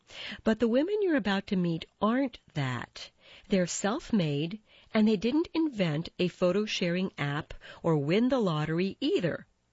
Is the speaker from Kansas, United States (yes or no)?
no; Detroit, Michigan, United States; Yes, I'm a black woman, CEO. Yes, I'm from Detroit. Yes, it's different.